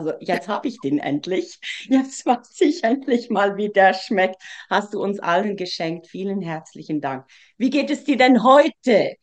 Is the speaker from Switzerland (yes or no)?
yes; Switzerland; Es gibt etwas, was für mich eine Herausforderung war als Schweizerin